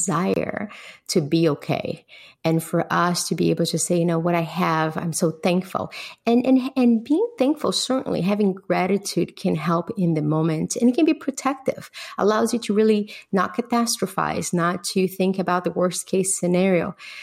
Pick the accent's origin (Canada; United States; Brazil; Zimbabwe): Brazil; I grew up in Brazil in a pretty challenging situation.